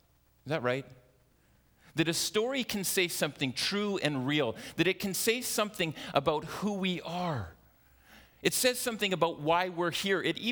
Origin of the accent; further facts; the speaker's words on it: Scarborough, Ontario, Canada; I was born in Scarborough, Ontario in 1978. And I grew up in a wonderful household.